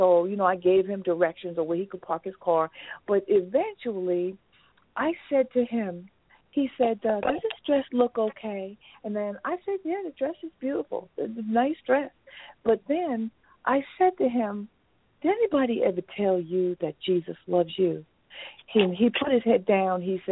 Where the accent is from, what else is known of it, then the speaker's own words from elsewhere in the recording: New Jersey, United States; I am also from New Jersey.